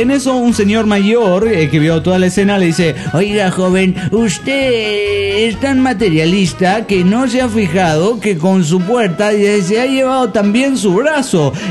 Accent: Cuauhtémoc, Chihuahua, Mexico; Soy el autosuicida de Cuauhtémoc, Chihuahua.

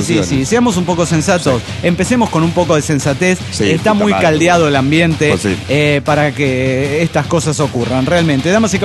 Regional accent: Teloloapan, Guerrero, Mexico; now in Phoenix, United States; yo tengo el superpoder de parecer de cualquier lugar menos de donde soy. Es decir, de Telolapán, Guerrero, México. Y he sido confundido aquí, estoy en el Gabacho, en Arizona, en Phoenix

